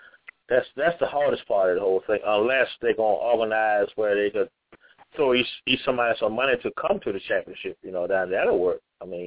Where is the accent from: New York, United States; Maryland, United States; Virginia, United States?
Virginia, United States; Because I'm actually from Virginia, and we drive up, we fly out